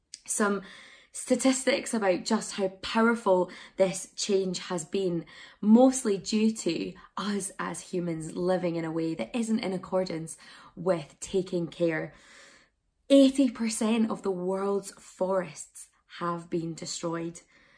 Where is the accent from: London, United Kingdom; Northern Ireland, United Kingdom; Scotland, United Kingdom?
Scotland, United Kingdom; Glasgow; hosted in Glasgow in 2021, which is my hometown and where I live.